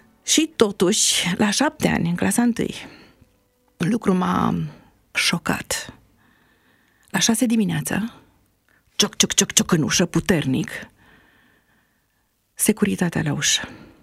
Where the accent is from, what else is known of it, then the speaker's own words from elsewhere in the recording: Cluj-Napoca, Cluj County, Romania; also born or lived in Bacău; Îmi aduc aminte perioada când, la 4 ani, am plecat în Cluj. Deci m-am născut în Bacău.